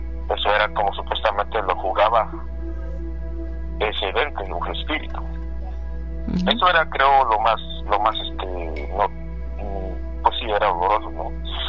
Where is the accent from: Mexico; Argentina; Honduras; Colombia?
Mexico; Chiapas; Bueno, les comentaba que al menos de donde yo soy, ¿no? Yo soy de Chiapas